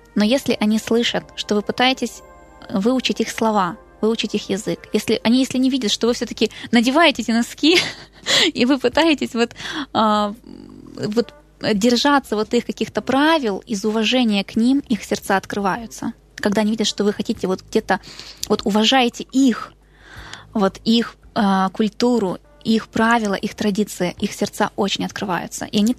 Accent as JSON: {"language": "Russian", "country": "Ukraine", "said": "А я украинка, я не японка."}